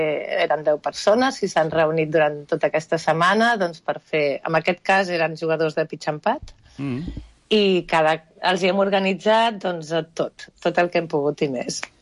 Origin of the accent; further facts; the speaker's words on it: Barcelona, Catalonia, Spain; also born or lived in Basque Country; Perquè jo vaig néixer al País Basc, els meus pares es van trasllar a Barcelona, i jo no tenia poble.